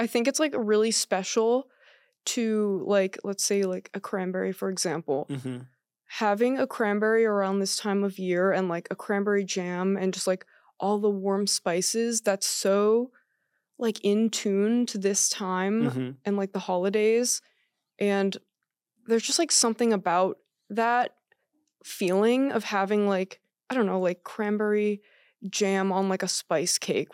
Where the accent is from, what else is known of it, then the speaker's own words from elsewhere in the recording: New Hampshire, United States; I'm from New Hampshire. So like there's farms.